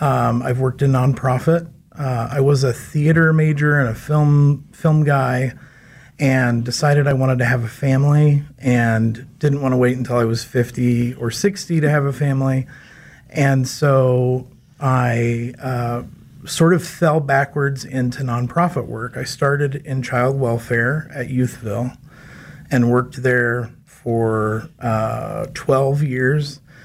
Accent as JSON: {"language": "English", "town": "Valley Center", "region": "Kansas", "country": "United States", "tie": "born or raised there", "said": "I grew up in Valley Center, just north of Wichita."}